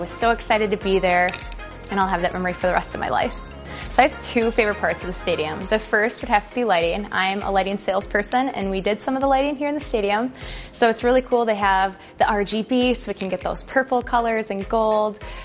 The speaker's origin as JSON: {"language": "English", "town": "Oakdale", "region": "Minnesota", "country": "United States", "said": "I'm from Oakdale, Minnesota, and this is my second year on the team."}